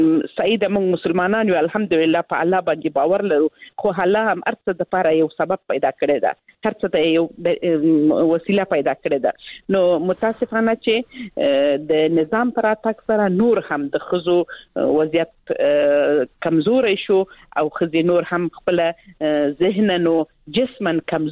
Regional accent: Helmand, Afghanistan; یعنی زه خپل د هلمند ولایت څخه یم

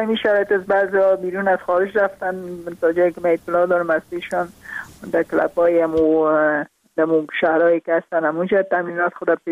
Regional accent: Afghanistan; also born or lived in Kabul

